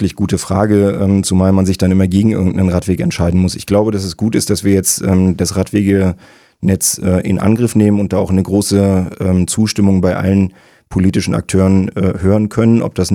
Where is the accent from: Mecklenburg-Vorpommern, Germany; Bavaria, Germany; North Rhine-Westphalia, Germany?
Mecklenburg-Vorpommern, Germany; Rostock; Ich bin als Rostocker Jung total interessiert daran, dass möglichst viele Leute in der Lage sind, platt zu schnacken.